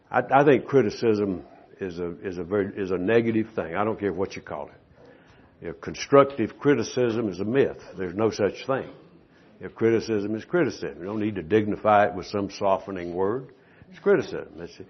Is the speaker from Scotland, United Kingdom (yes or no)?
yes; Scotland, United Kingdom; moved away as an adult; We came over from Scotland about how we do our meetings. But if we'd let you, you'd have probably said, now here's how we do it in Dundee, you know.